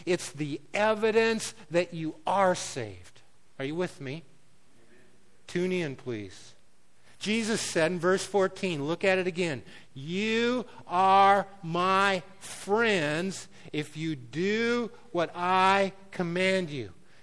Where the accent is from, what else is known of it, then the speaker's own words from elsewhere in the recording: Minnesota, United States; Well, where are you from? And we're from Minnesota, and blah, blah, blah.